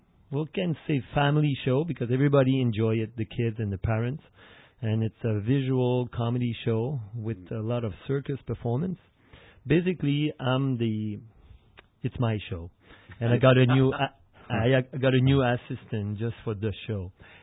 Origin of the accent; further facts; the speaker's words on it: Montreal, Quebec, Canada; Yeah, we're from Montreal and traveling and touring right now.